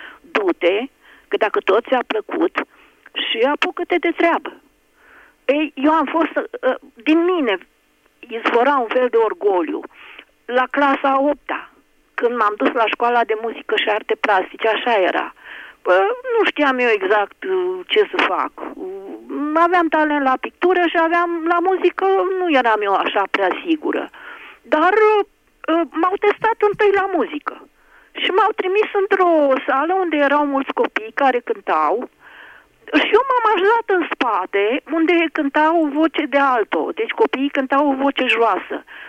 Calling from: Piatra Neamț, Neamț County, Romania; din Piatra Neamț. Atât de rar pot să iau legătura cu dumneavoastră de pe telefonul meu fix din Piatra Neamț, că la Iași mi-e mai greu.

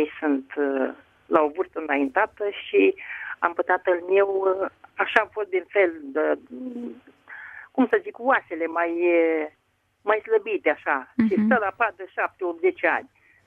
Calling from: Pitești, Argeș, Romania; de la Pitești.

